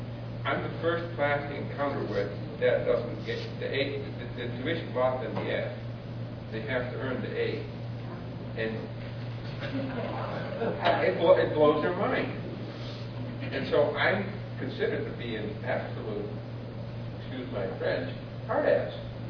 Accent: Netherlands; I grew up in the Netherlands. A very different learning environment.

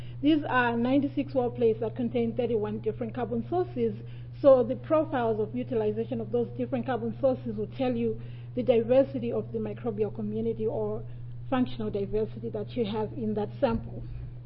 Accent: Ontario, Canada; I'm from Ontario, Canada, at Trent University. I'm doing my PhD there.

